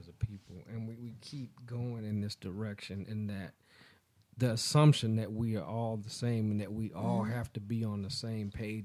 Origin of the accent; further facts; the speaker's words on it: United States; I'm a descendant of American slaves. Do you understand what that means? And no, they don't. First of all, I am an American. I'm the quintessential American.